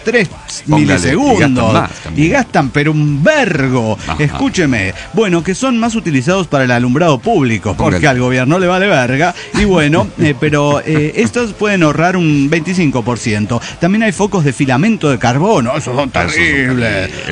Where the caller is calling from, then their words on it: Guadalajara, Jalisco, Mexico; desde un escritorio desordenado en Guadalajara, Jalisco, México.